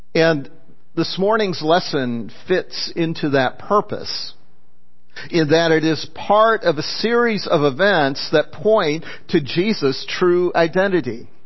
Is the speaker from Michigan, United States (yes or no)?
yes; Michigan, United States; You know, I grew up near Lake St. Clair, which is one of the connects Lake Huron with Lake Erie